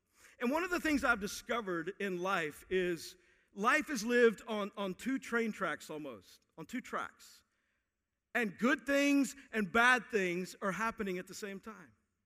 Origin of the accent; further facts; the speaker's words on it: Texas, United States; I'm from Texas, and we don't play.